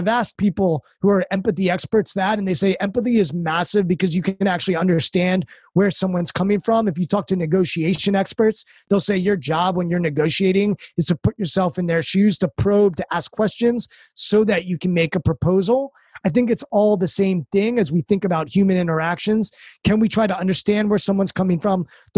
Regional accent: Washington, District of Columbia, United States; I'm a few miles from the White House and Capitol Hill, and I grew up in Washington, D.C. This is my home.

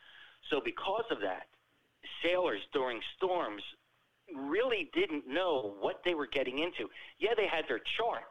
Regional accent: Absecon Island, New Jersey, United States; I was born and raised here on Absecon Island. I am third generation to grow up here.

